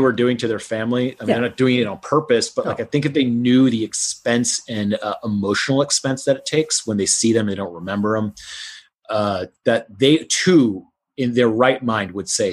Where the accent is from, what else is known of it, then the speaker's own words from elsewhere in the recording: Houston, Texas, United States; born there; I wasn't born there. I was born in Houston, but we went there all the time.